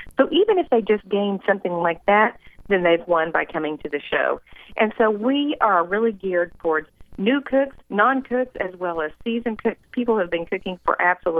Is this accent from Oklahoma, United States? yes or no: yes; Oklahoma, United States; I don't think so, but I am from Oklahoma.